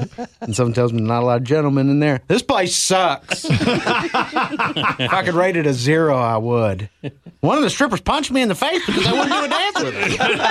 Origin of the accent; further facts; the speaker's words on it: Dallas, Texas, United States; I'm stuck up. I'm from Dallas.